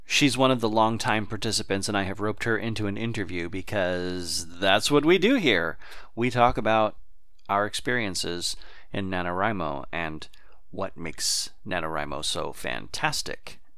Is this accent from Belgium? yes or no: no; Texas, United States; anyway, sorry, I always revert to Texas. I'm from Texas.